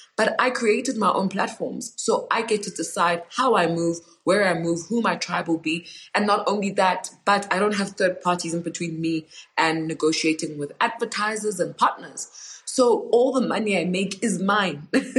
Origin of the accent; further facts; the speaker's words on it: South Africa; They booked me because of my content.